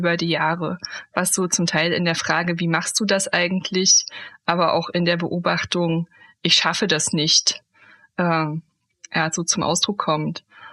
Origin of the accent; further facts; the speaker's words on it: East Germany, Germany; also born or lived in Hesse; ich bin ja in der DDR aufgewachsen